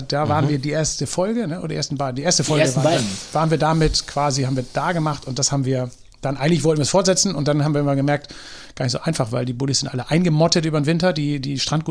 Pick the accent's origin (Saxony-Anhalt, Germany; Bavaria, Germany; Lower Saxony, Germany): Lower Saxony, Germany; Drochtersen; Ich komme aus Drochtersen auf der anderen Elbseite oder Landkreis Stade